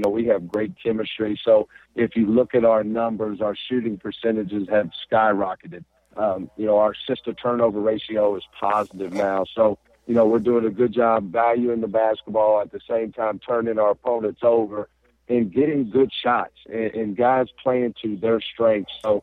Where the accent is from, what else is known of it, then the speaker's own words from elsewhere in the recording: Georgetown, Kentucky, United States; I grew up in Georgetown, Kentucky. So, you know, I've followed this rivalry all my life.